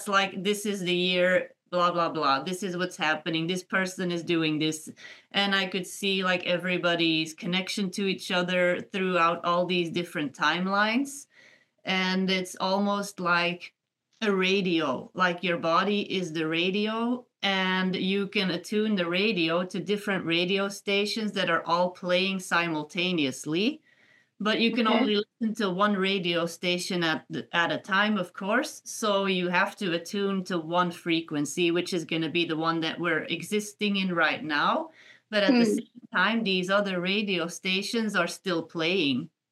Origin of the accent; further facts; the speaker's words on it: Belgium; Well, I am originally from Belgium, so not too far from France.